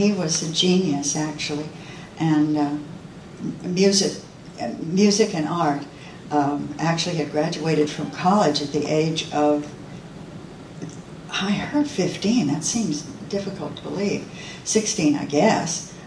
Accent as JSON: {"language": "English", "town": "Tacoma", "region": "Washington", "country": "United States", "tie": "born there", "said": "I was born in Tacoma, Washington in 1937, and that's when that's and where."}